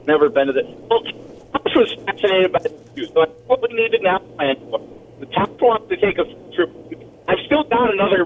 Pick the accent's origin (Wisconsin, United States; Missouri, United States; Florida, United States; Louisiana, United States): Wisconsin, United States; Muskego; The one thing I was good at that my dad trained me well for as a young lad in Muskego, Wisconsin, was taking stuff to the dump.